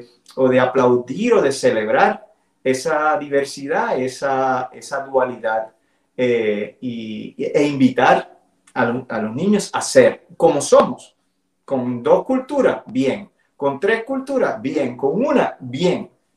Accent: Vega Baja, Puerto Rico; en mi pueblo donde yo crecí, que es Vega Baja, en el norte de Puerto Rico

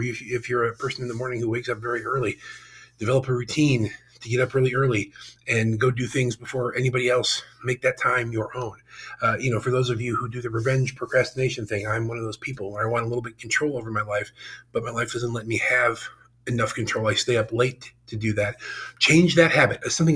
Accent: United States; And as an American, I know how good we have it.

